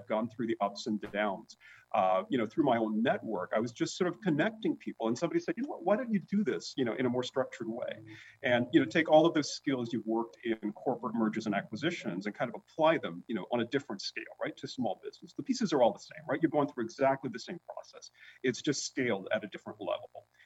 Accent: London, United Kingdom; moved away; also born or lived in Tanzania / Canada; So my basic background, I was born in Africa of all places. So I was born in Tanzania, Africa, you know, and I was very young when my parents then moved to the UK. So I grew up in London, did all of my early schooling in London.

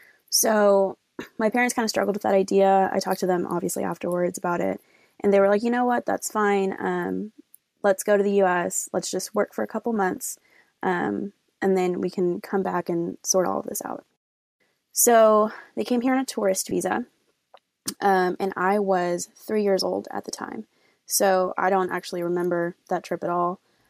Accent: Austin, Texas, United States; I am currently 25 years old, and I'm from Austin, Texas.

